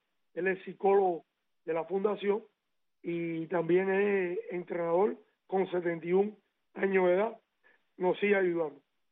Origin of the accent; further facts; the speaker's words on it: Havana, Cuba; also born or lived in Minas de Matambre; hasta que mi papá decide ir para La Habana con mi mamá y me crié en La Habana, pero mi sangre es pinareña.